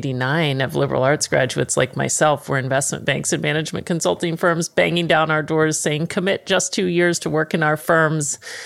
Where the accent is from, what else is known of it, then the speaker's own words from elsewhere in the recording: Dallas, Texas, United States; He's from Dallas. I'm from Dallas.